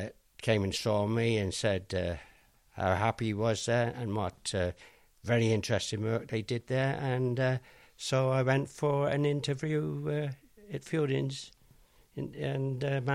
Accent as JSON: {"language": "English", "town": "Lower Tuffley", "region": "South West England", "country": "United Kingdom", "tie": "born there", "said": "I was born on January the 22nd, 1934, at a village just out of Gloucester, Lower Tuffley."}